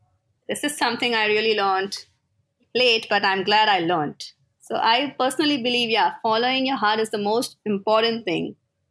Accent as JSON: {"language": "English", "town": "Mumbai", "region": "Maharashtra", "country": "India", "said": "And I'm basically from Mumbai."}